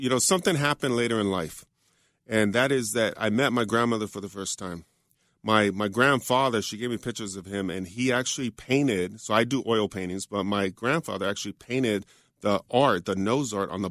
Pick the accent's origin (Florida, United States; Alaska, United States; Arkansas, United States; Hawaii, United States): Hawaii, United States; now in Sunnyvale, United States; I was from Hawaii. I knew pineapples. I didn't know anything about it.